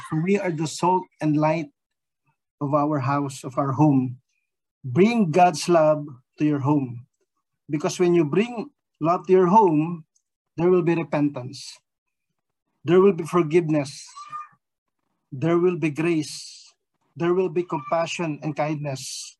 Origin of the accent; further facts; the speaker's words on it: Philippines; first language Tagalog; English is a second language; coming from a country where you only speak Tagalog. Because in the Philippines, in my hometown, we only use Tagalog.